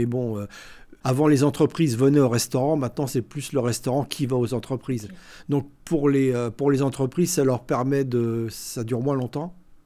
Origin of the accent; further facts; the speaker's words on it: Aubervilliers, Île-de-France, France; Moi, d'accord. j'ai été élevé à Aubervilliers, en région parisienne, dans le 93. Oui. Après, j'ai habité dans le 93...